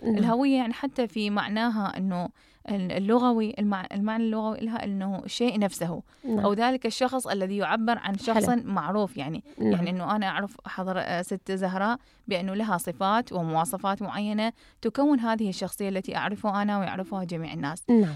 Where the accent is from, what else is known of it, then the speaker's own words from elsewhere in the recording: Iraq; أرجع أنا الأصلي أنا عراقية إذن أنا رح أبقى عراقية طول الدهر